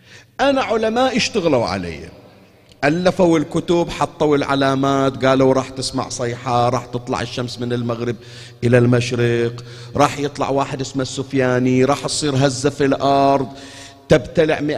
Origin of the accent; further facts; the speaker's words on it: Bahrain; يسائلون أنت من وين، يقول أنا I'm from Bahrain. Where is Bahrain? Arabian Gulf. Which Gulf? Middle East. أي Middle East؟ ما يدرون أصلا موقعنا في الخارطة وين صاير